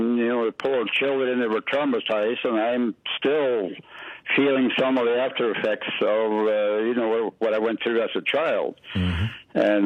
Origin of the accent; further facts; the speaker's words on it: Norway; English is a second language; now in United States; I grew up under Hitler in Norway as a young boy.